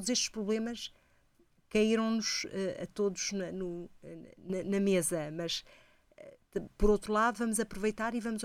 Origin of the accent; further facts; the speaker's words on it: Portugal; obviamente agora enquanto portuguesa, não é, fico muito mais entusiasmada e contente